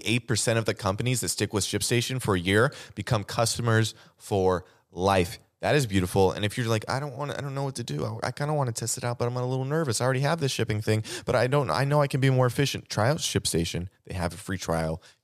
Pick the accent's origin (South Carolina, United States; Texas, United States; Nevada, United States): Nevada, United States; Las Vegas; I mean, I grew up in Vegas.